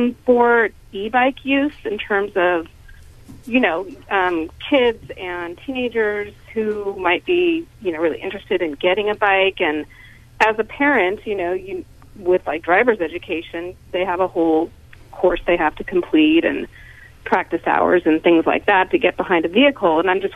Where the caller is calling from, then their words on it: Ben Lomond, California, United States; and I'm calling from Ben Lomond.